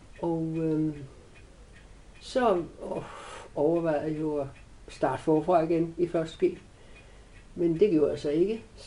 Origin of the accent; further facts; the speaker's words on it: Værløse, Capital Region of Denmark, Denmark; also born or lived in Copenhagen; Nej, jeg er født i København.